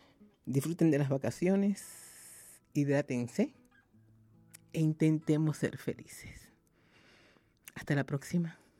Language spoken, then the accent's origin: Spanish; Cuba; moved away; En muchos países es un problema cultural idiosincrásico y en mi país de origen, Cuba, está institucionalizado.